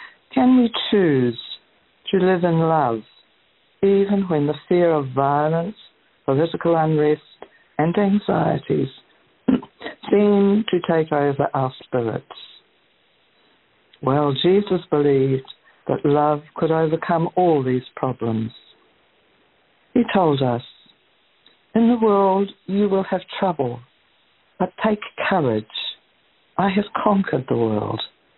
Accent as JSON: {"language": "English", "town": "Dunedin", "region": "Otago", "country": "New Zealand", "tie": "born or raised there", "said": "Recently, here in New Zealand, in my hometown Dunedin, we experienced a rather shocking event"}